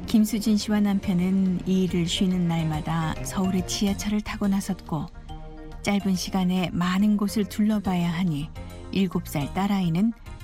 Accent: North Korea; 북한에서 온 탈북자지만

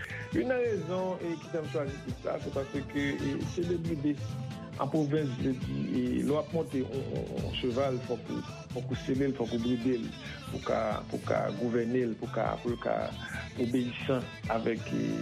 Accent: Haiti; j'ai grandi en Haïti

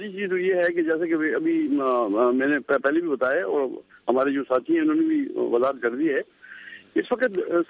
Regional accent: Khyber Pakhtunkhwa, Pakistan; چونکہ میرا تعلق خیبر پختونخوا سے ہے

